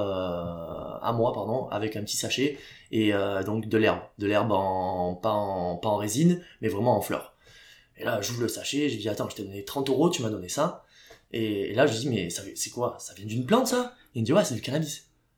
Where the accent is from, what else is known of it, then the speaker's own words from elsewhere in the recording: Roquevaire, Provence-Alpes-Côte d'Azur, France; now in Canada; je viens du sud de la France, plus précisément Roquevert, c'est un petit village à côté d'Aubagne, donc entre Aix et Marseille.